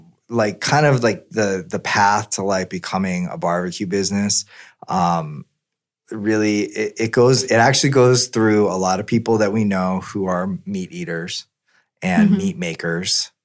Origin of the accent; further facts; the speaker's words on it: Midwest, United States; as a Midwesterner, I grew up with a lot of barbecue